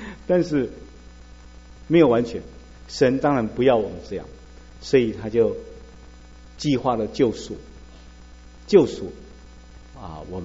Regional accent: China; 我们中国人说龙生龙，凤生凤，老鼠生的孩子会打洞

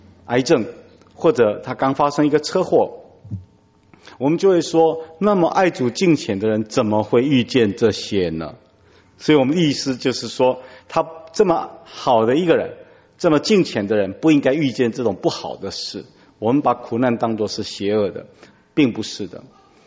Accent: Taiwan; 我们在台湾称这个叫做启明星，你们国内怎么叫这个？我们台湾话叫 K 明七

